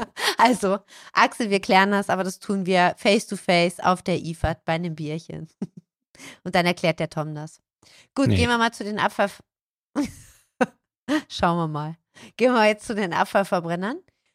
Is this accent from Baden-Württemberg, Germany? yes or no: yes; Heilbronn, Baden-Württemberg, Germany; born there; Meine Geburtsstadt, Heilbronn.